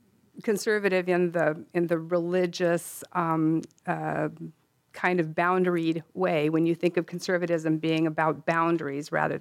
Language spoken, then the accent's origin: English; Alaska, United States; I grew up here in Alaska.